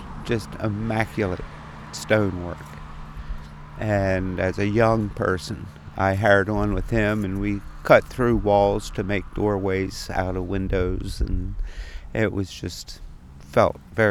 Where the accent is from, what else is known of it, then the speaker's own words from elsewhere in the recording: Pennsylvania, United States; And growing up in South Central Pennsylvania, stone walls are everywhere, stone structure, buildings, farms, farm buildings.